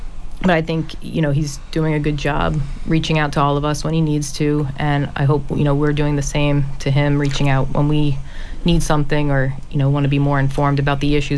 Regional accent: North Weymouth, Massachusetts, United States; I'm from North Weymouth.

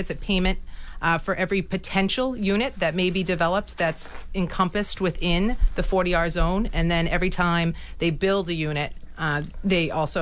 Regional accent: Quincy, Massachusetts, United States; now in Rockland, United States; I work very hard every day for the city of Quincy. It's where I'm from. I was raised in Housneck.

